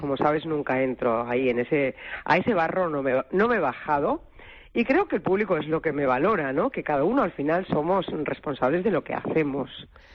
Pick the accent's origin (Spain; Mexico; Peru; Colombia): Spain; Extremadura; also born or lived in Catalonia / Madrid; Empecé en mi tierra, en Extremadura, después me fui a Cataluña, allí hice 12 años de radio, y luego me fui a Madrid